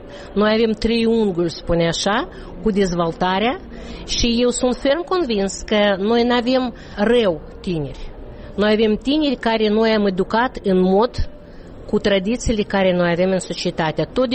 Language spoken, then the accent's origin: Romanian; Chișinău, Moldova; eu sunt de la Chișinău în 5-a generație